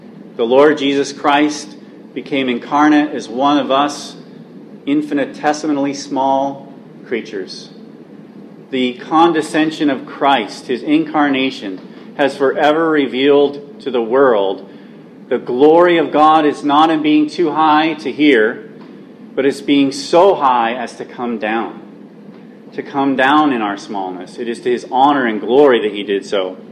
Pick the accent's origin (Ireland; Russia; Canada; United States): Ireland; I'm an Irish Gentile, and I come from a nobody line of human beings